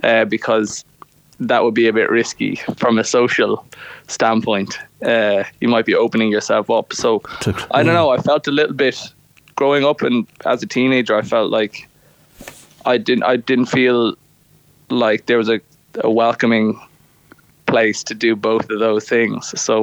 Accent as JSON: {"language": "English", "town": "Waterford", "region": "Munster", "country": "Ireland", "tie": "born or raised there", "moved": "as an adult", "said": "I left Waterford like when I was, I went to 19. To be honest, growing up in Waterford, going to De La Salle"}